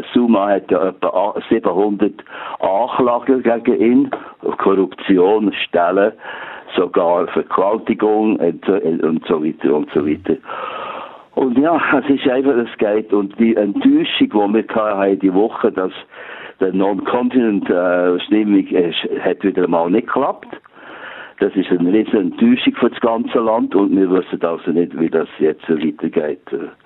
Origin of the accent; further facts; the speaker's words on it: Switzerland; moved away; Was ich gerne mache, ist jedes Jahr einmal für einen Monat in die Schweiz kommen. Und in die Schweiz ist immer noch meine Heimat. Trotz allem, und dass ich so lange weg bin.